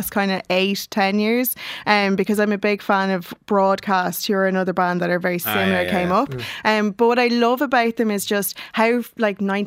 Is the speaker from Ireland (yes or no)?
yes; Ireland; I'm Irish, so yes.